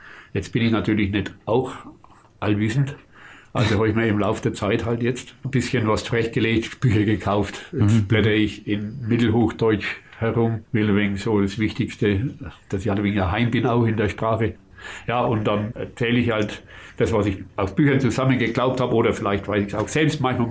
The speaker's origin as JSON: {"language": "German", "region": "Bavaria", "country": "Germany", "tie": "born or raised there", "said": "Ich bin ein Bayer, aber meine Heimat ist Franken. Der Oberfranken natürlich, klar."}